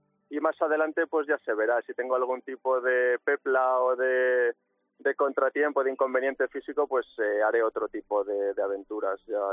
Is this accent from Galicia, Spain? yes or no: no; Málaga, Andalusia, Spain; now in Madrid, Spain; Soy malagueño, sí